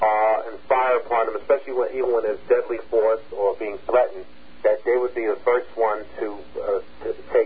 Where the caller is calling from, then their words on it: New York, United States; I'm calling from New York.